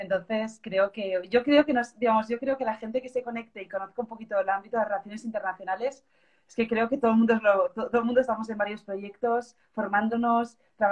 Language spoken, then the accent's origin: Spanish; Barcelona, Catalonia, Spain; soy medio española de Barcelona, medio sueca.